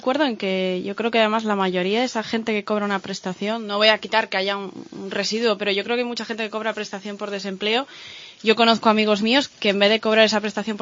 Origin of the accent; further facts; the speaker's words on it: Torrelavega, Cantabria, Spain; Yo no soy de un pueblo exactamente, yo soy de Torrelavega